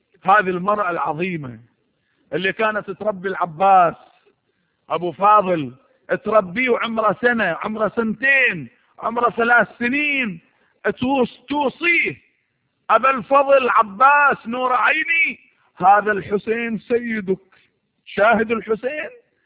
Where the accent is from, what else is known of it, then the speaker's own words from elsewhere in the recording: Iraq; نحن عندنا في العراق في كل مكان